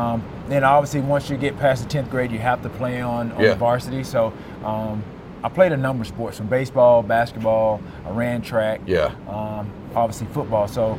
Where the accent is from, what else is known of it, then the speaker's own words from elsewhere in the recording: Alexander City, Alabama, United States; Alexander City, Alabama. Relatively small town.